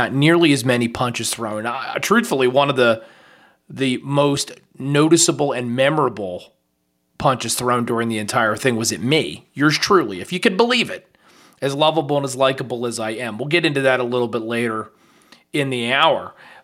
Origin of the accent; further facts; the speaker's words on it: New Jersey, United States; we got to talk about New Jersey, because I'm from New Jersey, you know that, I love the Garden State